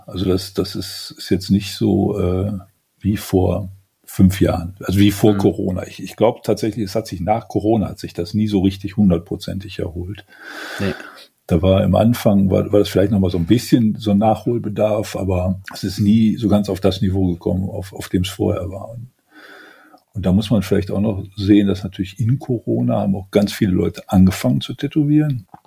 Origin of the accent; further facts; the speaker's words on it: Wuppertal, North Rhine-Westphalia, Germany; Also ich bin in Wuppertal groß geworden.